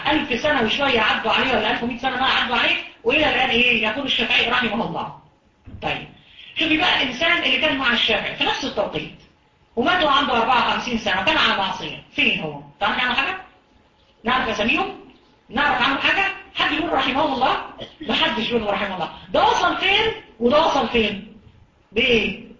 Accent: Egypt; عندنا في مصر

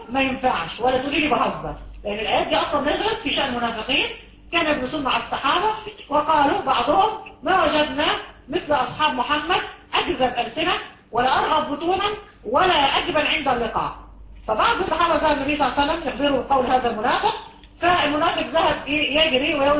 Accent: Egypt; او المشهور عندنا في مصر اللي هي مش عارفه تحول ابريل

